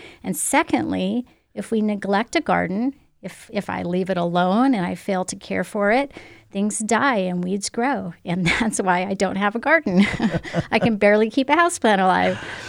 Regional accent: Oregon, United States; I know in California, not very many people have gardens, but I'm from Oregon and we definitely had gardens then.

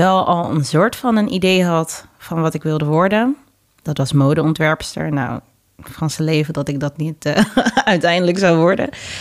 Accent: Amsterdam, North Holland, Netherlands; ik ben in Amsterdam-Oost geboren, 1996. En ben na 2 jaar naar Noord verhuisd met mijn ouders. En daar heb ik gewoond totdat ik 16 was ongeveer. En nu woon ik in Amsterdam-Nieuw-West.

